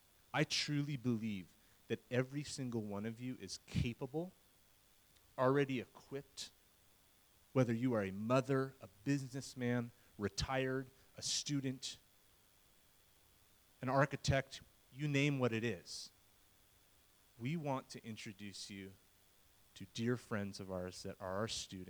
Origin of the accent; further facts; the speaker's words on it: United States; just as an American, I'm married to a South African